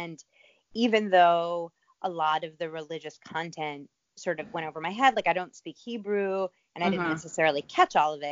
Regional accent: New York City, New York, United States; I was born and raised in New York City

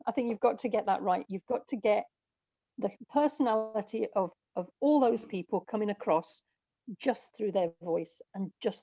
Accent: England, United Kingdom; now in Scotland; I live in Scotland. You can tell from my voice probably that I'm English. I live in Scotland

